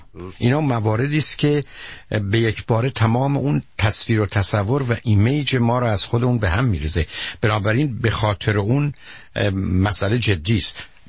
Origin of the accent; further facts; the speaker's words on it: Iran; moved away; 36 سال اینجا زندگی میکنم، حرکت میکنم، چون من شهر رو میشناسم فکر کنم شهر رو منو میشناسه. بنابراین ما که از ایران آمدیم